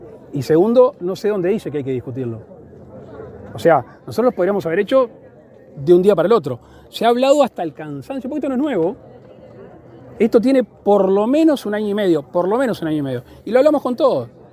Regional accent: Uruguay; lo que realmente nos cuesta como uruguayos el combustible importarlo.

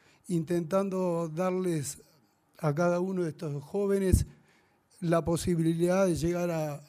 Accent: Uruguay; Así que todo lo que sea en esta dirección nos enorgullece como uruguayos.

